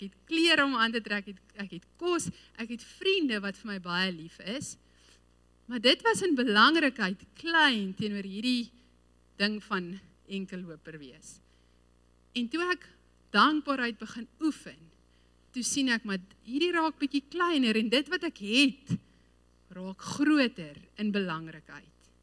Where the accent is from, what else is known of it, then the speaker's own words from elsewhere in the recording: Free State, South Africa; Ek het groot geword in die Vrystaat en ons het op 'n plot gebly buite die dorp.